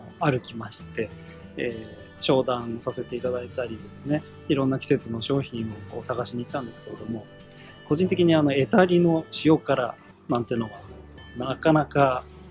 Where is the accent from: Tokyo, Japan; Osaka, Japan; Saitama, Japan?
Tokyo, Japan; Ota; 私は東京の大田区の出身でございます。